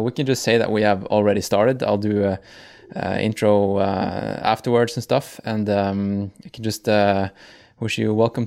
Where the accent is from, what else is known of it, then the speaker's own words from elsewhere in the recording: Tromsø, Troms, Norway; I'm from Tromsø, so it's.